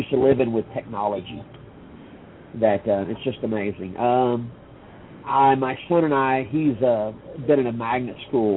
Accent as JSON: {"language": "English", "region": "Appalachia", "country": "United States", "said": "I'm from Appalachia, but my wife mm-hmm. is from Detroit."}